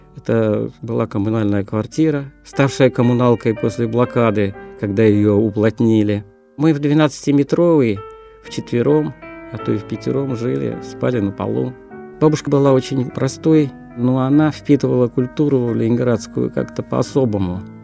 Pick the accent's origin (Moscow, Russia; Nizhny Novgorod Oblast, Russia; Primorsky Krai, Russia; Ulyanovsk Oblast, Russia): Primorsky Krai, Russia; Vladivostok; born there; Я родился во Владивостоке